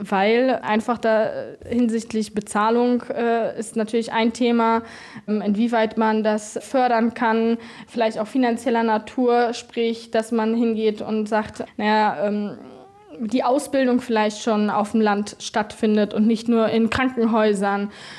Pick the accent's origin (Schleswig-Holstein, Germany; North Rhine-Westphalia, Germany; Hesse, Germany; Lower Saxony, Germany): North Rhine-Westphalia, Germany; Odenthal; Also ich bin ja auch in Odenthal groß geworden. Ich habe in Neschen gewohnt, bis ich angefangen habe zu studieren.